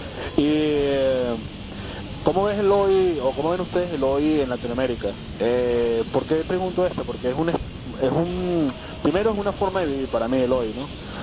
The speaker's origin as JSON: {"language": "Spanish", "town": "Cali", "region": "Valle del Cauca", "country": "Colombia", "said": "porque soy de Colombia, de Cali."}